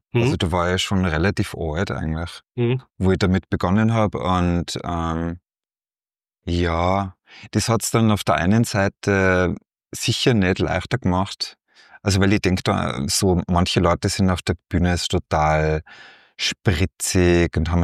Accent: Tyrol, Austria; ich bin aus Tirol und bin aus einer Bauernfamilie.

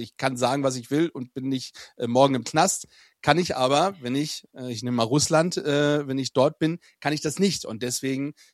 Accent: East Germany, Germany; born there; Klar, ich bin im Osten geboren

